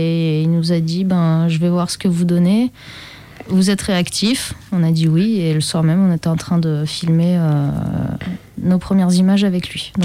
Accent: Montélimar, Auvergne-Rhône-Alpes, France; je suis de Montélimar en fait, donc je suis pas très loin. Et quand on venait faire notre shopping, c'était la grande ville, c'était Lyon.

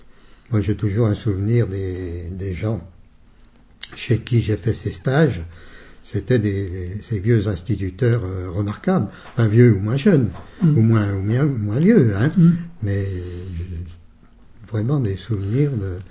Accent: Moissieu-sur-Dolon, Auvergne-Rhône-Alpes, France; moi je suis originaire de l'Isère, dans un petit village rural qui s'appelle Moissieu-sur-Dollon, qui est à 25 km au sud de Vienne, dans le canton de Beaurepaire. Mes parents étaient des paysans, fermiers, pauvres, comme beaucoup à l'époque. Et je suis l'aîné de 8 enfants.

